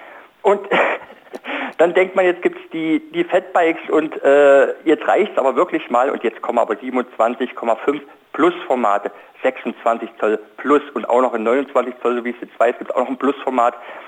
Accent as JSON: {"language": "German", "region": "East Germany", "country": "Germany", "tie": "born or raised there", "said": "Ich bin zum Beispiel in der DDR aufgewachsen, da gab es ein Radsportmaterial fast gar nicht zu kaufen"}